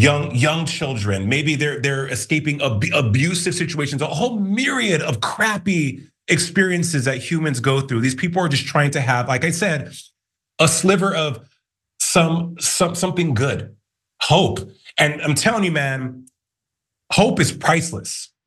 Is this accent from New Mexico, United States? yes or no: yes; Albuquerque, New Mexico, United States; I'm from Albuquerque, New Mexico. I am the son of immigrants.